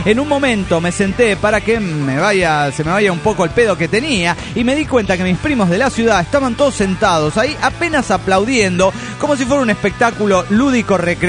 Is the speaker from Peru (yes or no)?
yes; Peru; moved away; Pero vine a Perú a saludar. Vine porque es mi tierra.